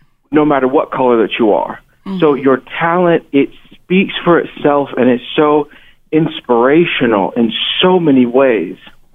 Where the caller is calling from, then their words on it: Missouri, United States; calling from Missouri.